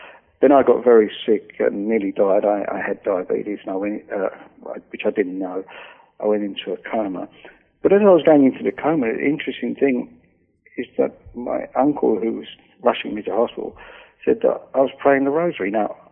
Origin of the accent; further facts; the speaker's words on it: London, United Kingdom; Yeah, I was brought up in London in a poor family.